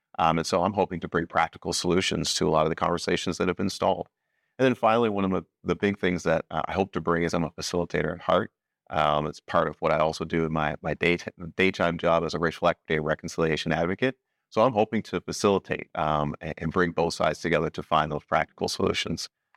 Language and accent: English; Presque Isle, Maine, United States; now in New Gloucester, United States; I'm just a kid from Aroostook County. I grew up in Presque Isle and graduate of Presque Isle High School in 06.